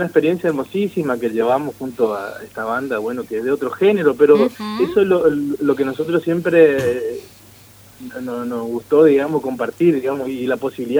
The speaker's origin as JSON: {"language": "Spanish", "town": "Campo Viera", "region": "Misiones", "country": "Argentina", "tie": "born or raised there", "said": "crecimos en Campo Viera, nacimos en un ambiente musical, pero también comprometido con la tradición"}